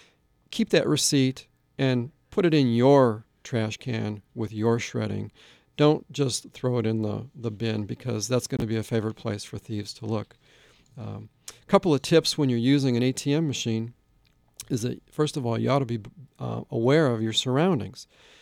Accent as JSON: {"language": "English", "region": "Midwest", "country": "United States", "said": "I'm from the Midwest, where we have lots of snow, and I always saw the salt trucks come out after it snowed."}